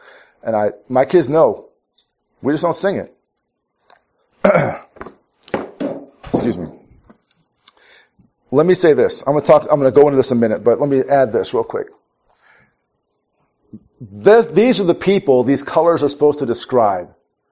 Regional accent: Minnesota, United States; I grew up in Minnesota where I thought, I'm an idealistic person and I'm an activist at heart

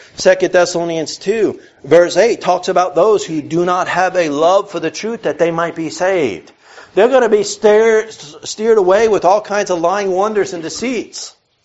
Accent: New York, United States; I'm just a wise guy sometimes. I'm from New York. We get wise sometimes.

